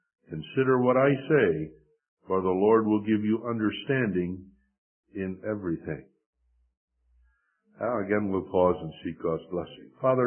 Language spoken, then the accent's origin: English; Midwest, United States; I'm one of those people growing up in the Midwest on the farm